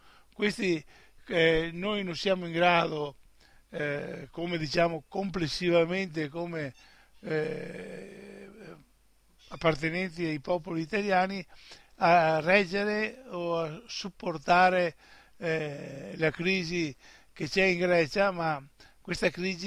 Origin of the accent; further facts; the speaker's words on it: Veneto, Italy; prepariamoci anche a sostituire questo Stato, ad assumere la nostra responsabilità come veneti